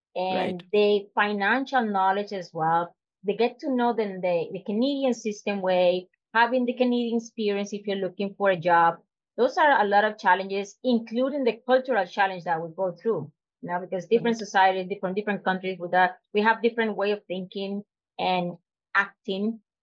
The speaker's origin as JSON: {"language": "English", "country": "Venezuela", "said": "And as an immigrant myself, I'm originally from Venezuela."}